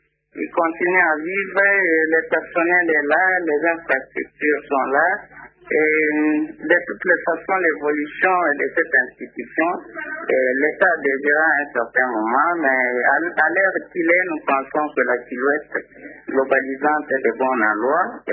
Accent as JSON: {"language": "French", "country": "Republic of the Congo", "said": "Bon, nous sommes Congolais"}